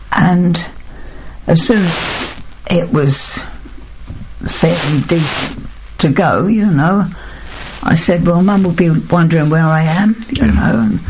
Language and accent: English; Mountnessing, East of England, United Kingdom; also born or lived in Southend / Hutton; I was born in Southend.